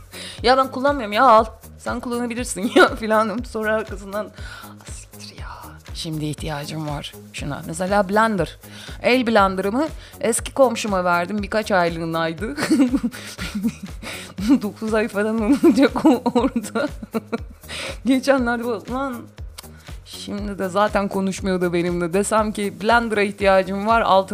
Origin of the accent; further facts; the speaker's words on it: Amasya, Turkey; Bizim oralarda öyle bir yemek var bu arada. Amasya'da.